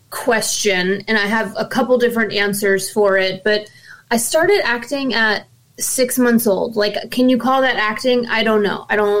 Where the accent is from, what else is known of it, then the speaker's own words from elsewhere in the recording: Asbury Park, New Jersey, United States; We're from Asbury Park, New Jersey.